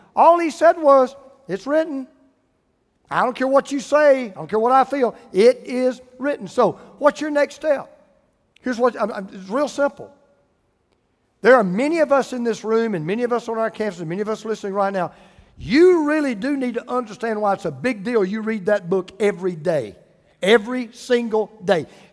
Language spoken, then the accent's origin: English; the South, United States; I'm from the South, no fried foods, no sweets.